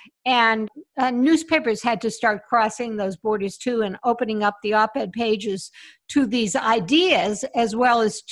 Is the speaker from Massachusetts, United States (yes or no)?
yes; Boston, Massachusetts, United States; Well, I went to the Boston Globe in 1967. Boston's my hometown